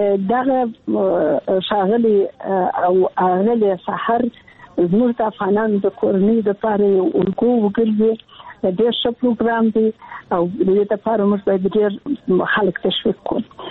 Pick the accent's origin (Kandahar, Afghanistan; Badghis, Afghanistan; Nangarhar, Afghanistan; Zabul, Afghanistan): Kandahar, Afghanistan; also born or lived in Kabul; زه د کندهار یم، د کندهار د غونیا لالیسې کې مې زده کړې وکړې او کابل پوهنتون ته ولاړم په لیلیه کې ژوند کاوه او پوهنتون مې خلاص کړ.